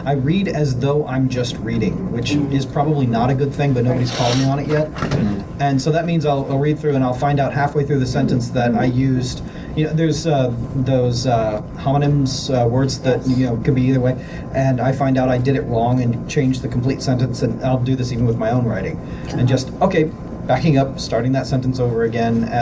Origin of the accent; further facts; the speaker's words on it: Texas, United States; I was about to say, I'm from Texas, and I still read fast.